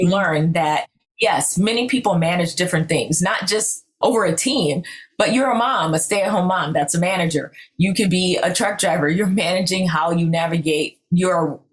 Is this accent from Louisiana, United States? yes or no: no; Florida, United States; I'm born and raised in Florida